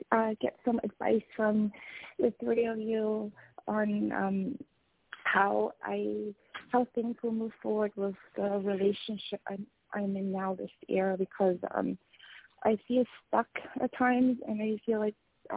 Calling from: Spain; I'm calling from overseas.

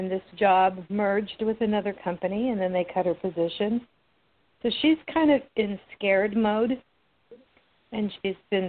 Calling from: California, United States; I'm calling from California.

